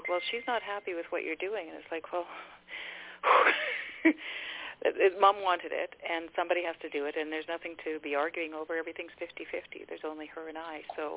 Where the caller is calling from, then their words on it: Vancouver, British Columbia, Canada; Mom, from Canada, from Vancouver area in BC.